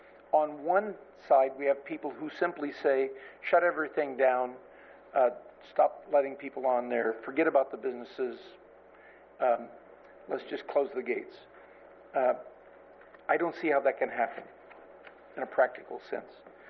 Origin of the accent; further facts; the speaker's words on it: Nipomo, California, United States; I'm from Napomo.